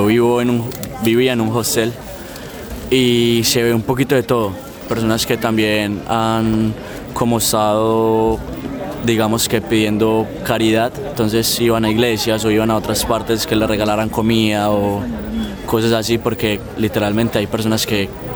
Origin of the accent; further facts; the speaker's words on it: Medellín, Antioquia, Colombia; now in Australia; Soy de Medellín.